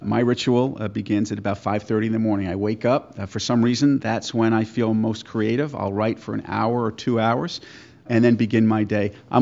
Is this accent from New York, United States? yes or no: yes; Long Island, New York, United States; I grew up on Long Island dreaming about two things.